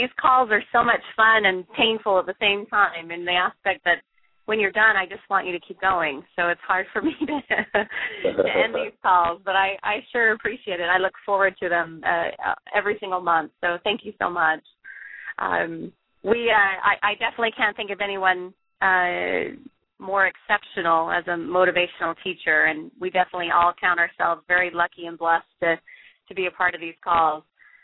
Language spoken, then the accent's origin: English; Bakersfield, California, United States; I'm in my hometown of Bakersfield this week